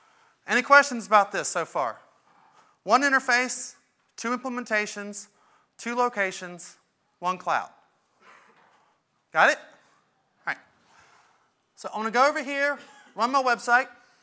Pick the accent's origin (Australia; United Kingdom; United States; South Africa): Australia; since I'm an Australian, Damien's from Australia